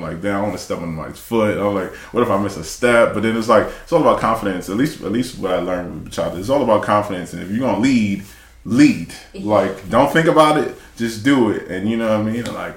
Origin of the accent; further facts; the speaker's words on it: Michigan, United States; Oh, I'm from Michigan.